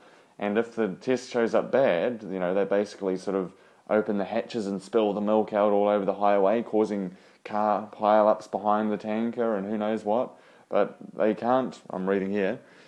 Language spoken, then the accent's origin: English; New Zealand; And being a New Zealander, you know, we're kind of the first country in the world to give women the right to vote.